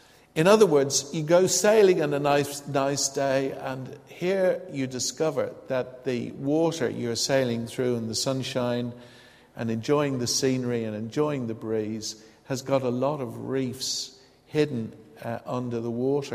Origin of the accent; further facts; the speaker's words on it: Ireland; now in Eastbourne, United Kingdom; You know, I come from Ireland and I know about water-filled clouds in Ireland.